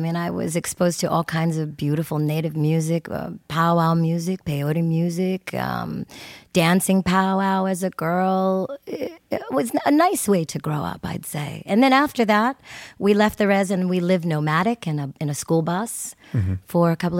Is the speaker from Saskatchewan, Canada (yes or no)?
yes; Saskatchewan, Canada; also born or lived in Encino, United States; in Encino, California. And then, right away, I think at the maybe 6 or 7 months, my parents dropped out of society and moved to Saskatchewan. And I was raised on an Indian reservation with the Plains Cree Indians.